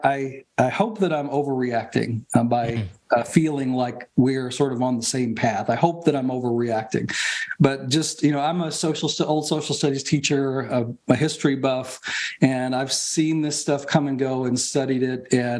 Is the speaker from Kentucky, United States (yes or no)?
yes; Kentucky, United States; I grew up in Kentucky. This is my home state.